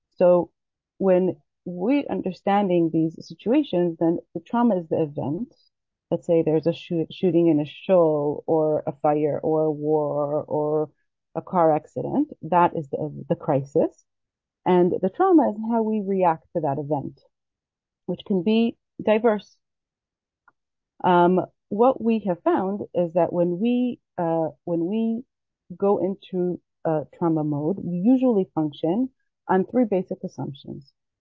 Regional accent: Israel; English is a second language; So, I'm Israeli. I was born in Israel during the Yom Kippur War. And therefore, please excuse any mispronunciations in English.

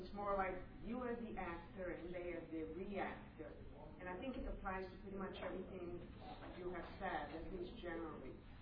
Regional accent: California, United States; I'm from California, and it's, I don't know how it's in New York, but over there, every second word

